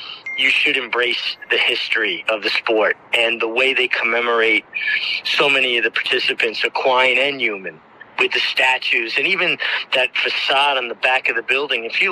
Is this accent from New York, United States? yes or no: yes; Brooklyn, New York, United States; when I was a kid, like, growing up in Brooklyn